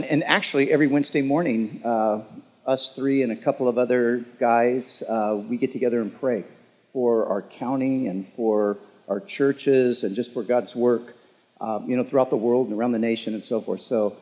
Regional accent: Huntington Beach, California, United States; I grew up in Huntington Beach. I graduated from Huntington Beach High School in 1975.

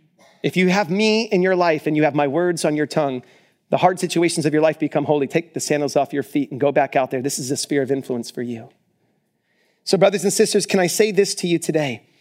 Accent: Orange County, California, United States; You know, growing up in Orange County, I can tell you this. This place is access to excess.

